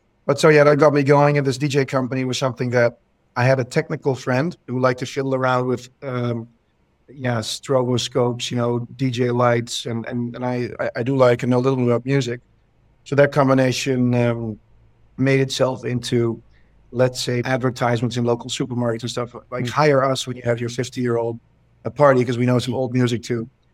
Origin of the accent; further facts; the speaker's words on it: Netherlands; now in United States; So I grew up in the Netherlands, in Europe. And I'll tell you right off the bat that it's the untraditional part of that is I actually had an American mom and a Dutch dad.